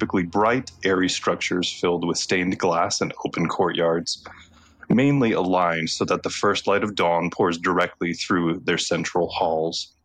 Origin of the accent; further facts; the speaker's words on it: Midwest, United States; I'm from the Midwest, so I'm sure that there's plenty of things that I say.